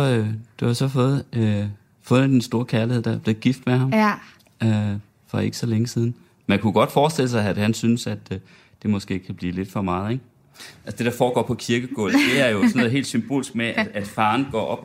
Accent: Central Denmark Region, Denmark; jeg kommer fra Vestjylland, ikke?

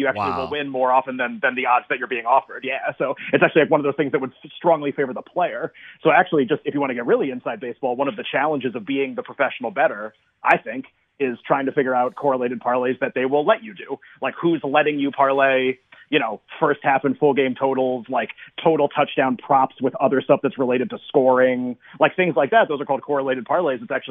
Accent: Northeast, United States; I grew up in the Northeast, which means I basically went to zero college football games

